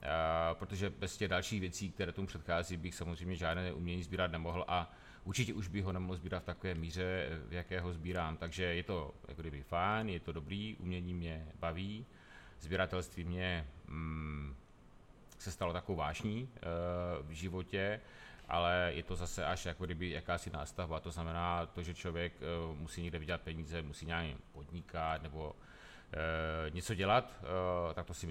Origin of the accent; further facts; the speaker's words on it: Olomouc, Olomouc Region, Czechia; já jsem Olomoučan, narodil jsem se v Olomouci, celý život v Olomouci žiju. Úplně si nedovedu představit, že bych bydlel někde jinde